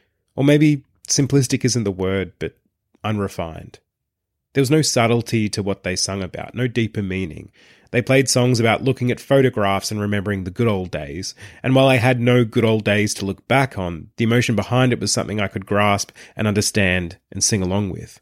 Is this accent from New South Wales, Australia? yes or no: no; Traralgon, Victoria, Australia; A now all but non-existent music and DVD chain called Sanity in my hometown of Traralgon.